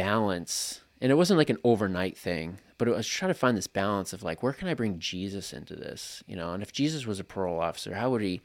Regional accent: New Hampshire, United States; I grew up in New Hampshire, went to school there.

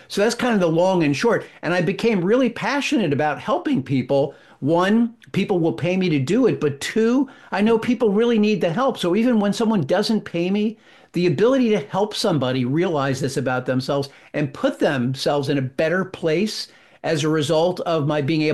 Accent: New Jersey, United States; I was in some local summer camp where I grew up in New Jersey.

